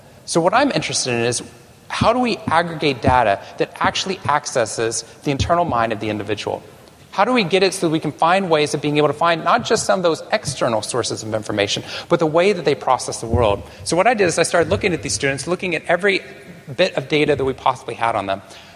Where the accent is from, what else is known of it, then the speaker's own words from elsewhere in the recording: Waco, Texas, United States; I grew up in Texas. I grew up actually just north of here. I grew up in Waco, Texas, which I know some people have heard about, but for the wrong reasons. But I loved Waco.